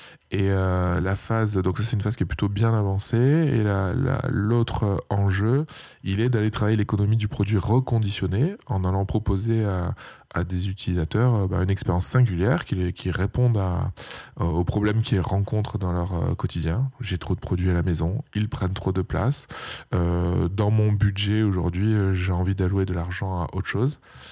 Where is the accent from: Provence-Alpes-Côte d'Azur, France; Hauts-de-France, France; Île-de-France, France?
Provence-Alpes-Côte d'Azur, France; Aubagne; dans ma région plutôt d'origine, dans les Bouches-du-Rhône, puisque je suis originaire d'Aubagne.